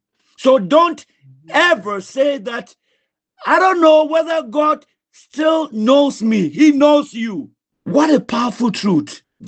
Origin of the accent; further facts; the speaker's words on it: Winneba, Central Region, Ghana; also born or lived in Cape Coast; I'm from Winneba. I was born in Cape Coast. My parents are both from Winneba.